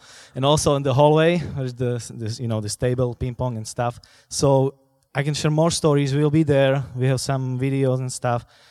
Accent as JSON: {"language": "English", "country": "Slovakia", "second_language": "English", "said": "I'm from Slovakia. I was born in Czechoslovakia."}